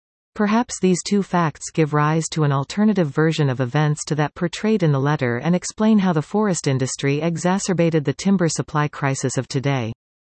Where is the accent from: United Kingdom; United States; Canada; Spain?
Canada; As a Canadian who has lived both in Canada and abroad, I know we are respected as being an example of a democratic country.